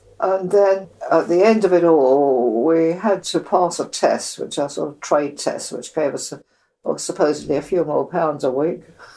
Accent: Purley, London, United Kingdom; also born or lived in Wimbledon; I was born in Wimbledon. Okay. In 1920. In 1924, when I was age four, my parents moved to Purley, Surrey, where I was brought up and went to school.

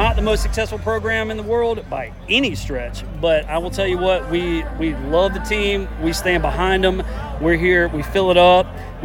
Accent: Columbia, South Carolina, United States; And again, I'm from Columbia, South Carolina. Never ever really thought I'd get to watch them play.

